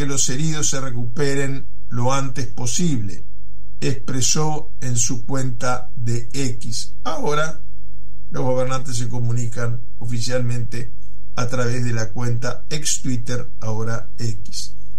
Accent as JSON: {"language": "Spanish", "country": "Bolivia", "said": "Yo soy boliviano, ciudadano boliviano también, así que soy doble ciudadano del Mercosur."}